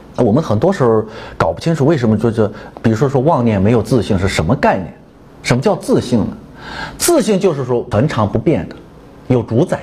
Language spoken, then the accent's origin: Chinese; Shaanxi, China; 我们陕西人叫他大舅他二舅都是他舅呀，